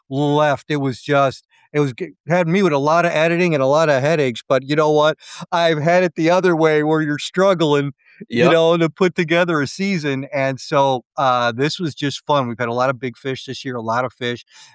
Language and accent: English; Chicago, Illinois, United States; now in Heyworth, United States; So I'm in Illinois. Okay. Yep. So I was born and raised in Chicago. I survived that. And I moved to the middle of the state in a little tiny town called Hayworth. That's where I live now.